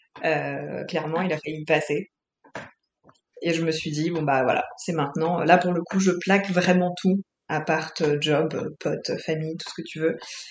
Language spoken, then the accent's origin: French; Saint-Malo, Brittany, France; also born or lived in Paris; je suis française, d'un papa marocain et d'une maman française. J'ai grandi en Bretagne, à Saint-Malo. On est très fiers de nos origines bretonnes, les Bretons. Et même si j'ai passé la plus grande partie de ma vie à Paris, dans mon cœur, je serai toujours bretonne.